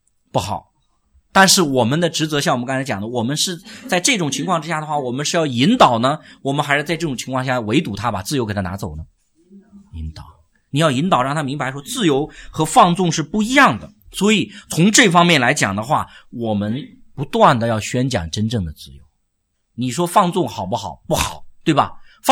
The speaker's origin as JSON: {"language": "Chinese", "country": "China", "said": "但我们中国人基本上不习惯用支票，对吧？"}